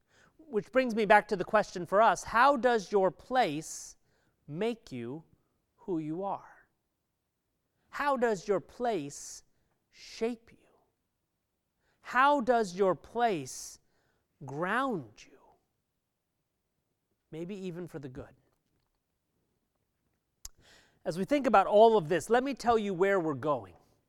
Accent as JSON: {"language": "English", "region": "California", "country": "United States", "said": "And originally, I'm from San Francisco Bay Area."}